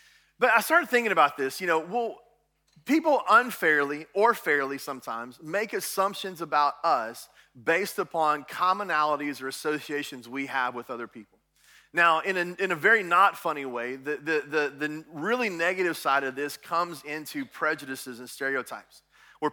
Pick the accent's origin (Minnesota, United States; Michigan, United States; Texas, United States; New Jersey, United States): Texas, United States; Dallas; moved away as an adult; In 2005, we moved to Virginia. My wife and I were raised in Texas our whole life in the Dallas area.